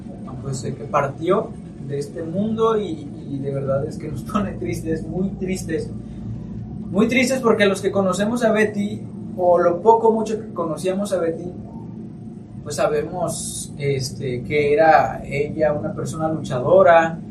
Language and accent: Spanish; Mexico; así somos los seres humanos, así somos los mexicanos.